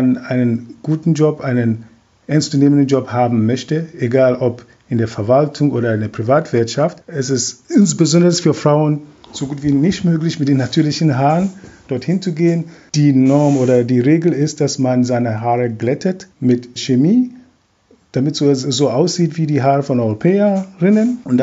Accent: Ghana; zum Beispiel in Ghana, wo ich aufgewachsen bin

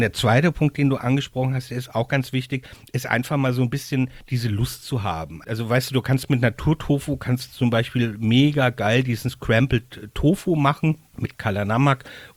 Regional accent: Rhineland-Palatinate, Germany; Ich bin ja in Gabelhofsheim eben ja geboren, groß geworden. geworden, also inmitten von Weinbau und Ackerbau. Ich habe dann jetzt in Wackernheim inmitten von Obstbau gelernt

